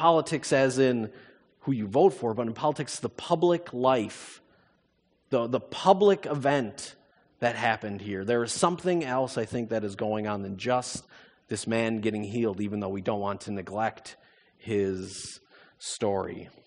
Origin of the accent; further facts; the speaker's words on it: United States; moved away as an adult; now in Canada; I'm originally from the States, and this was my first foray into Canada and into Canadian culture